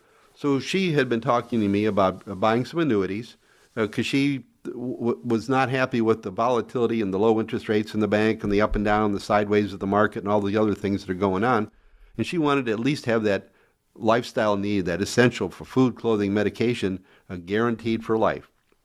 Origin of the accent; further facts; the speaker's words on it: Cleveland, Ohio, United States; also born or lived in Cincinnati; But I was born and raised in Ohio and Cleveland and lived in Cincinnati for 32 years